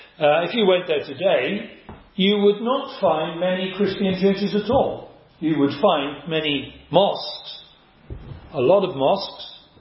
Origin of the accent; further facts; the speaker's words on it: Cardiff, Wales, United Kingdom; I grew up in Cardiff. And it's not much of a port city anymore.